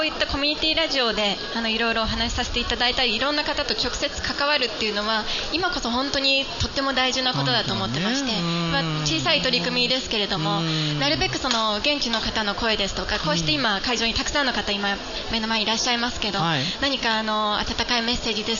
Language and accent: Japanese; Miyagi, Japan; やっぱり宮城県出身ですけど